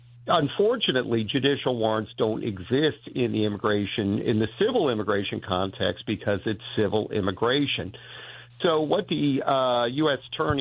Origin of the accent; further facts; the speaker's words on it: Baltimore, Maryland, United States; we got plenty in my hometown of Baltimore. We could send them.